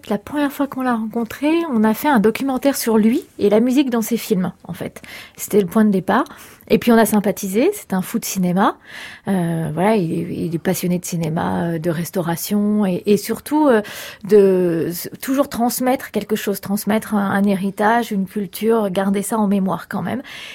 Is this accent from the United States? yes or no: no; France; on est née en France et qu'on est française 100%.